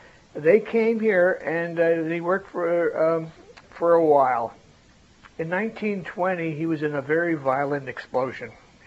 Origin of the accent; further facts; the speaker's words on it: Lansford, Pennsylvania, United States; I was born in February the 25th, 1921, right here in Lansford, up on East Klein Avenue, up in Lansford, place called Provoznik's. The family, well, my people, my mother and father came from Europe.